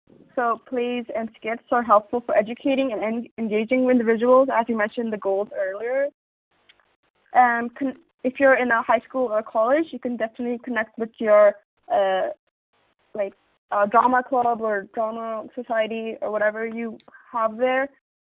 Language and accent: English; Boston, Massachusetts, United States; I'm from Boston, so we have groups on harassment that work to help women recover and such.